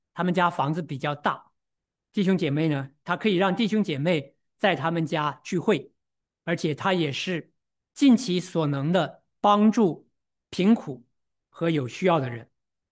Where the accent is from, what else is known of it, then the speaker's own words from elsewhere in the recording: China; 我们中国人有一个很流行的名字哈，叫做来福